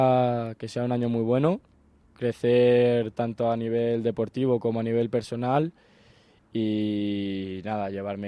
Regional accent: Madrid, Community of Madrid, Spain; born there; yo nací en Madrid.

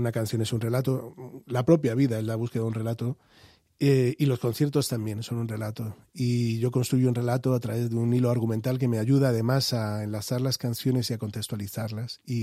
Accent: Madrid, Community of Madrid, Spain; yo soy de Madrid, me he criado en Vallecas, y mis primeros afectos, o gran parte de mis afectos están aquí, ¿no?, y gran parte de mi familia.

